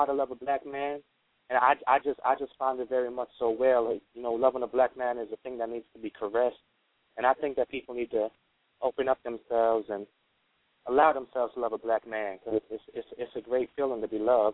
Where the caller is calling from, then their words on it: Connecticut, United States; I'm calling from Connecticut.